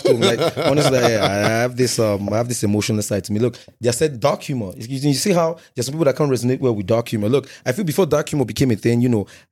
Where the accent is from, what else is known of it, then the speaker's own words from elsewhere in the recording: Lagos, Nigeria; Yeah, so I grew up in Lagos.